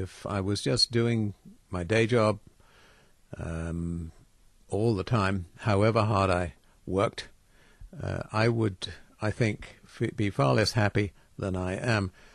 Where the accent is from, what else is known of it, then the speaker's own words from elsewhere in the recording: England, United Kingdom; now in Canada; And being English rather than Canadian has never been in any way a problem for me here.